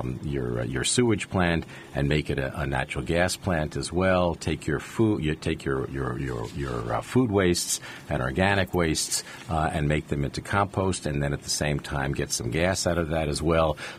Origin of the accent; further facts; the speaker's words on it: Queens, New York, United States; I grew up in Queens. Queens itself has neighborhoods.